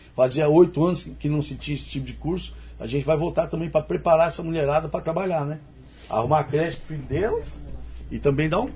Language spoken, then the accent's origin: Portuguese; Maringá, Paraná, Brazil; Eu morei aqui na Zona 2, eu nasci em Maringá. Morei na Zona 2